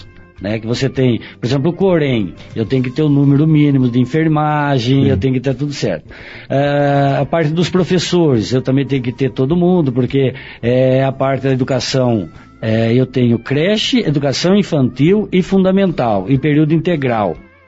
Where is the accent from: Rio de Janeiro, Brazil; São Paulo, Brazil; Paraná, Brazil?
São Paulo, Brazil; Ipeúna; Eu sou nascido e criado em Ipeúna.